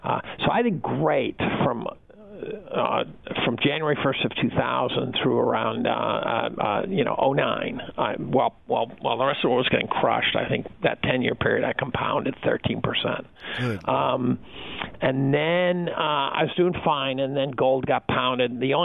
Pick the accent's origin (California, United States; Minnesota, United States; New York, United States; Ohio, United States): New York, United States; Syracuse; So I started out, I grew up in Syracuse.